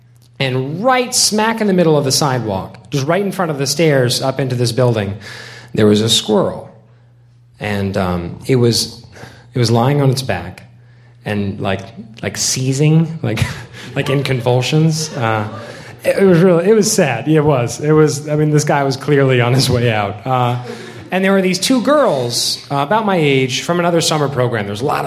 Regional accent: the South, United States; I'm from the South, so I've met this kind of person before

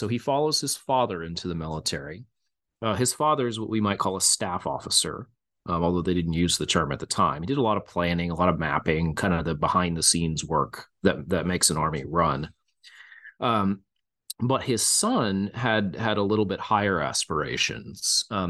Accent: Texas, United States; I'm originally from Texas as well.

